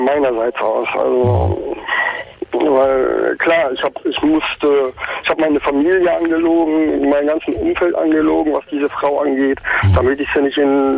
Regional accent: North Rhine-Westphalia, Germany; Und ich komme aus der Kölner Gegend.

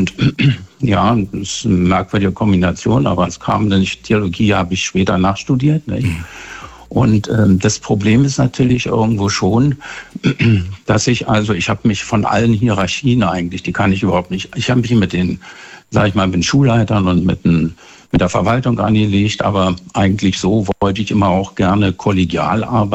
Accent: Berlin, Germany; born there; Ich bin geborener Berliner.

